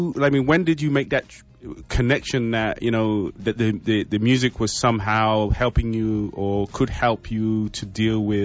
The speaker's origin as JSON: {"language": "English", "region": "England", "country": "United Kingdom", "tie": "born or raised there", "moved": "yes", "lives_now": "Canada", "said": "I've experienced education in three different places: England, the Caribbean, and in North America here in Canada. And when I was growing up in England"}